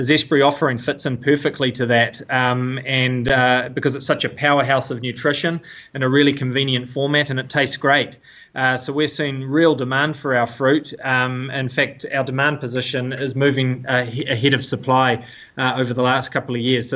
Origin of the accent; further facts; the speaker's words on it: Auckland, New Zealand; moved away as an adult; I grew up on the North Shore, educated in New Zealand, and then moved offshore